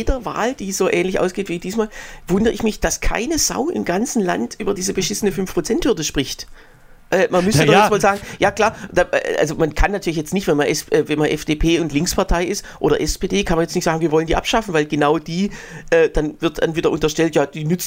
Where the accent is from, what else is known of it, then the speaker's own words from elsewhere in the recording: Waldbach, Baden-Württemberg, Germany; mein Heimatdorf hat sich auch nicht mit Ruhm bekleckert. Waldbach hat die auf Platz 1 gewählt mit 32%.